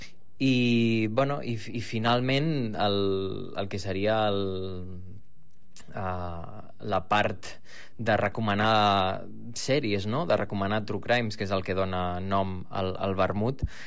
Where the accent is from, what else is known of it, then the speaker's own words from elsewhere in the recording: El Prat de Llobregat, Catalonia, Spain; a mi em fa molta il·lusió, especialment perquè sóc del Prat també